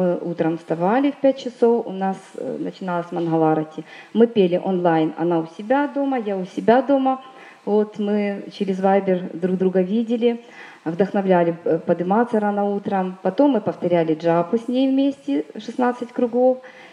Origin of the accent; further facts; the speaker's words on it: Zhytomyr, Zhytomyr Oblast, Ukraine; Я из Житомира